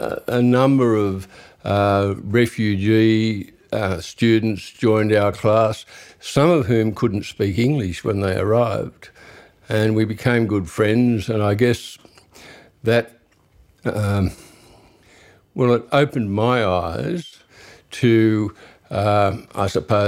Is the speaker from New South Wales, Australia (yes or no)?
yes; Cowra, New South Wales, Australia; now in Sydney, Australia; I was born in Cowra in 1945, and I grew up there. My mother was born in Cowra, and my father was born in Forbes, which is only about 100 k's away from Cowra.